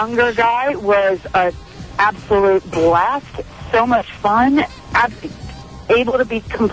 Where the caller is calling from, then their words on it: Palm Beach, Florida, United States; Palm Beach.